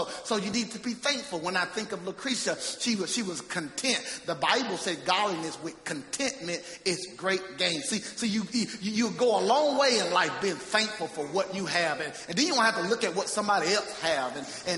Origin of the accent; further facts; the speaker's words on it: Geneva, Alabama, United States; See, I was born and raised in Geneva.